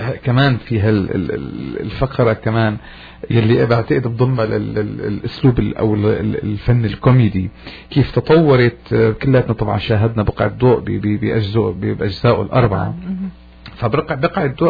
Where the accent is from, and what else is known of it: Syria